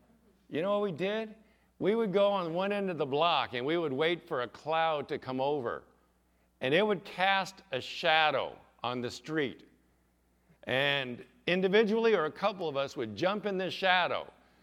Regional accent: Chula Vista, California, United States; I remember as a child growing up in Chula Vista

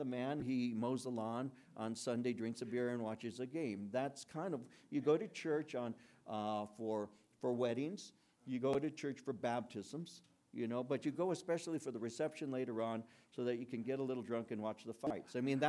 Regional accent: Santa Fe Springs, California, United States; communion at St. Pius X Church in Santa Fe Springs. I received my confirmation, the same church. You know, I was raised in the Catholic faith.

